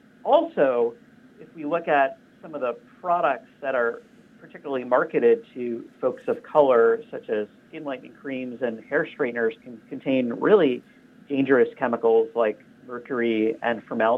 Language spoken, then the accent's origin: English; Long Island, New York, United States; Well, I grew up in Long Island and got really interested in environmental issues because I spent a lot of time as a kid at the beach.